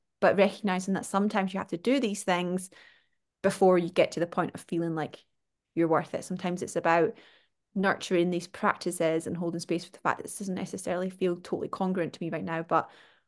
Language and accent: English; Scotland, United Kingdom; accent: Scottish; I realize me saying it, my Scottish accent is like buffets.